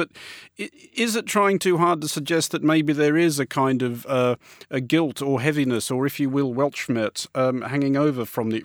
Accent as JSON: {"language": "English", "country": "Australia", "lives_now": "United Kingdom", "said": "I speak as an Australian who lives in Britain"}